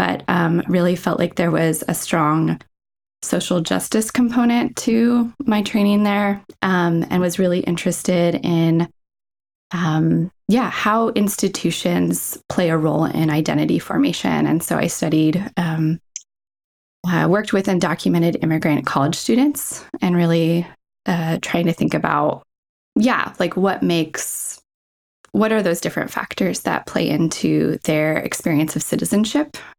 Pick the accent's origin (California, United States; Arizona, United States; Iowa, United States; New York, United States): Iowa, United States; that I hadn't experienced growing up in Iowa